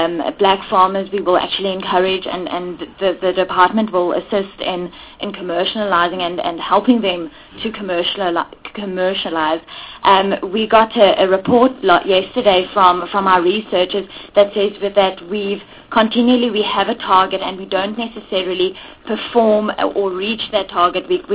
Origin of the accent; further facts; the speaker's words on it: Free State, South Africa; And I am from the Free State